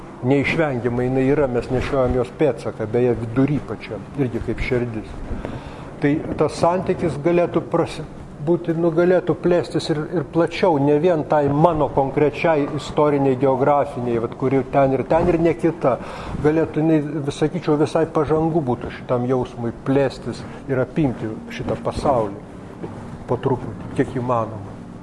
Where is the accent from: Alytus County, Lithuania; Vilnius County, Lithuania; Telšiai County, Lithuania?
Vilnius County, Lithuania; Vilnius; born there; Aš Vilniuje gimęs esu, neturėjau jokios, va, tai niekada, kaimo sodyba niekada nėra buvusi mano tėviškė